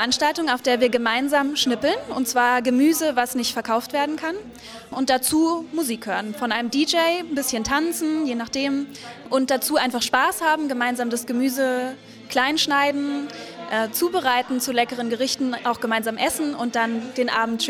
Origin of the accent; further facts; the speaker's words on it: Berlin, Germany; Ich komme aus Berlin